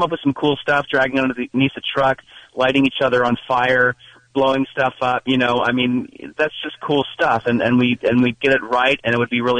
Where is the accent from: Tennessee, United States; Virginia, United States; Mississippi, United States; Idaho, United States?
Mississippi, United States; So at ages 10 and 11, Eric and I were growing up on the Mississippi Gulf Coast.